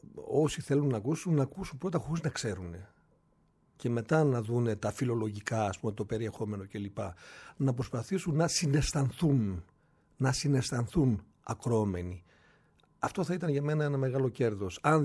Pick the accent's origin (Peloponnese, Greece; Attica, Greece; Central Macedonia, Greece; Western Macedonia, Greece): Western Macedonia, Greece; Militsa; Για Μιλίτσα στο Γράμμο πάνω και τα βουνά μου, το βουνό μου είναι ο Γράμμος.